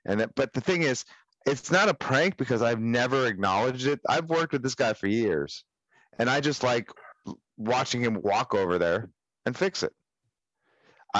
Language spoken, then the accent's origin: English; Los Angeles, California, United States; They ask me, oh, where are you from? I'm from Los Angeles. How about you?